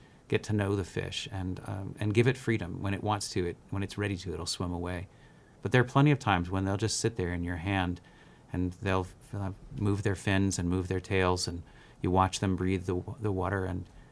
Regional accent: New York, United States; I grew up in the Catskill Mountains in New York

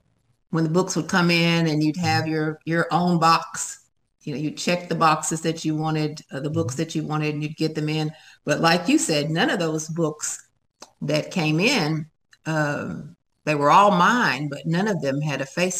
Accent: Kentucky, United States; And then I was on a farm with no running water, with an outhouse in Casey County, 11 miles, but worlds apart.

